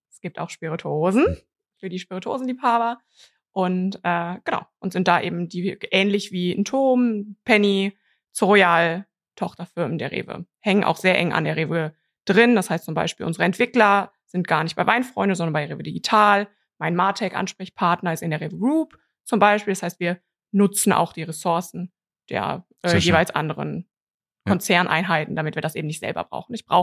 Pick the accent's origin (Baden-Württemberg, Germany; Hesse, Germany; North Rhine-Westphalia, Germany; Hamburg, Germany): North Rhine-Westphalia, Germany; Cologne; bin aus Köln